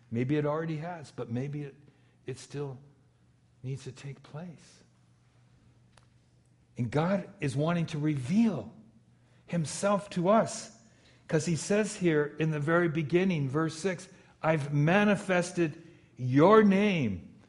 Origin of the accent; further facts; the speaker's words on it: California, United States; But growing up in Southeast LA County, small home and 11 of us there, Catholic home, church around the block